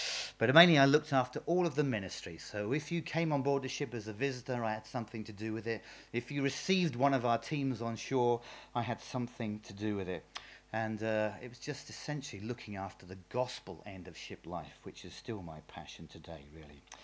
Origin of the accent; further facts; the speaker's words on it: East of England, United Kingdom; accent: rural Suffolk; Most people think I sound Australian or South African. Is that right? Sorry about that. I'm from Suffolk. We have a bit of a rural accent. I think that's where it comes from.